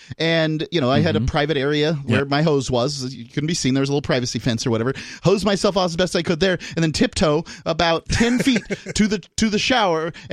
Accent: Florida, United States; I'm from Florida, and I would always mow

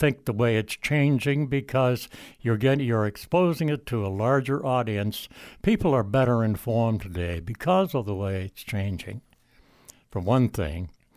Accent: Charlottetown, Prince Edward Island, Canada; also born or lived in Montreal / Newfoundland; Charlottetown, called me and come on in. So they gave me a bit more money, and I went back because it was my hometown.

